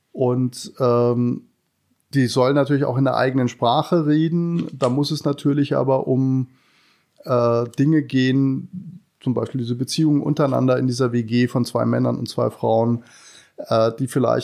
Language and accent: German; Germany; moved away as an adult; ich bin damals von da, wo ich aufgewachsen bin, das war ein kleiner Ort an der Schweizer Grenze, nach München gegangen, nach meinem Abitur